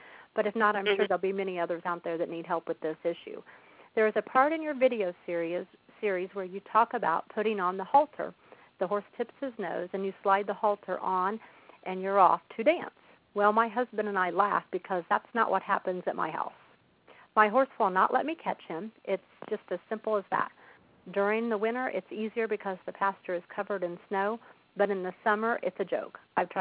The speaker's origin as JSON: {"language": "English", "town": "Shirley", "region": "Indiana", "country": "United States", "said": "I'm the host of the teleseminar tonight, and I'm from Shirley, Indiana."}